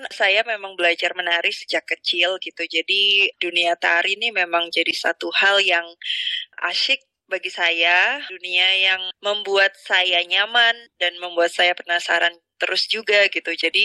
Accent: Yogyakarta, Special Region of Yogyakarta, Indonesia; karena saya lahir dan besar di Jogja gitu, dan lebih familiar mungkin dengan tari Jawa.

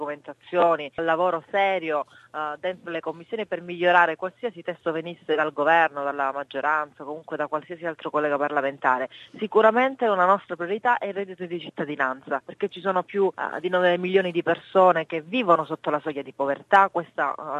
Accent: Calabria, Italy; Sono calabrese, quindi so bene di che cosa parlo.

